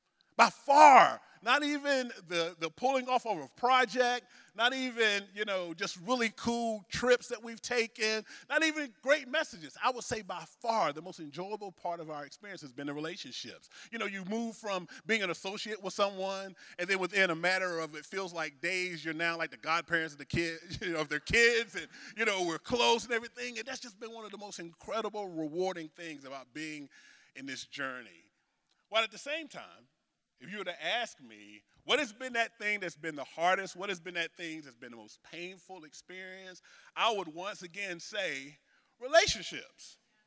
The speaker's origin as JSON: {"language": "English", "region": "North Carolina", "country": "United States", "tie": "born or raised there", "also_born_or_lived": "Atlanta", "moved": "as an adult", "said": "And we're both originally from North Carolina."}